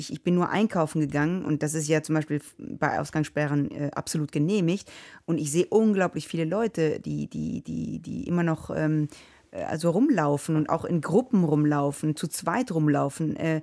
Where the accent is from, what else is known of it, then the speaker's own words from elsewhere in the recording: Rome, Lazio, Italy; German is a second language; also ich bin in Rom aufgewachsen, ja, Rom fehlt mir